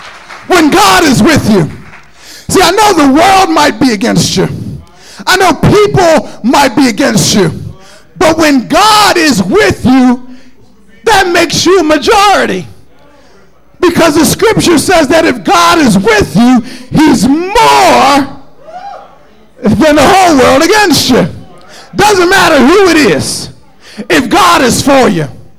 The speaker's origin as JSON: {"language": "English", "region": "Pennsylvania", "country": "United States", "tie": "born there", "said": "See, I was born in Tasker Projects."}